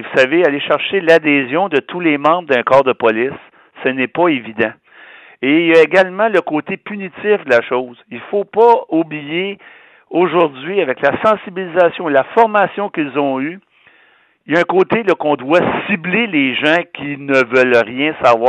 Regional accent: Montreal, Quebec, Canada; j'ai grandi, moi, à Montréal-Nord, Dan. J'ai vécu avec des gens provenant des minorités.

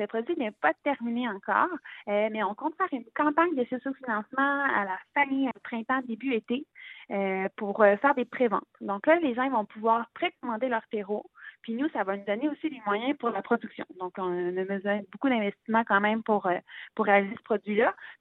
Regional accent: Quebec City, Quebec, Canada; on vient de la ville de Québec

